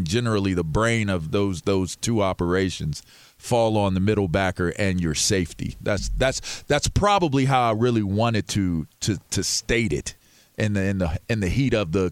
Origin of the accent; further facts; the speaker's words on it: Pittsburgh, Pennsylvania, United States; Like, and I'm from Pittsburgh, so you gotta understand. I have really been brainwashed to think that defense comes first.